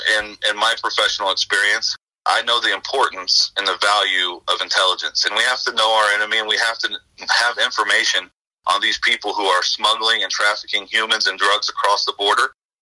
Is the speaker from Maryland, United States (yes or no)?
no; Indiana, United States; now in Arizona, United States; I grew up in southern Indiana in farm country.